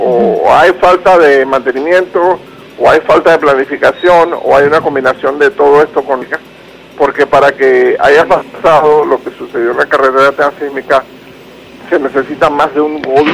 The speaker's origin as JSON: {"language": "Spanish", "country": "Panama", "said": "sobre todo como panameño"}